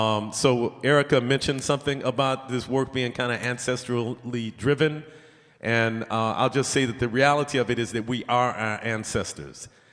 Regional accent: Detroit, Michigan, United States; So I'm from Detroit. And I don't know if y'all know folks from Detroit, but we like unapologetically loyal to Detroit.

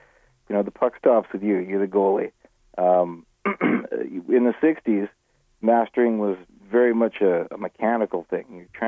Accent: Winnipeg, Manitoba, Canada; also born or lived in Vancouver, Canada; I grew up in Winnipeg. I played in bar bands around here, moved myself out to Vancouver, got into the studio scene out there

